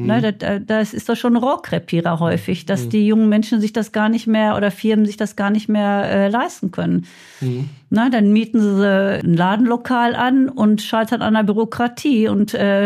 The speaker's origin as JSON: {"language": "German", "town": "Bochum", "region": "North Rhine-Westphalia", "country": "Germany", "tie": "born or raised there", "said": "ich bin ja in Bochum aufgewachsen und ich bin auch im Eistreff aufgewachsen."}